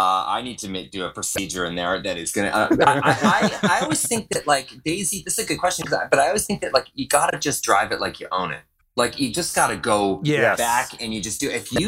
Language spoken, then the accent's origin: English; Canada; the one I grew up with sky in Canada.